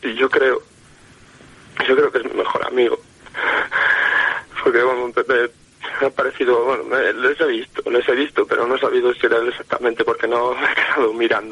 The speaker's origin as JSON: {"language": "Spanish", "town": "La Virgen del Camino", "region": "Castile and León", "country": "Spain", "said": "soy de un poblado de León, no mismo León, soy de la Virgen del Camino. Y trabajo en León."}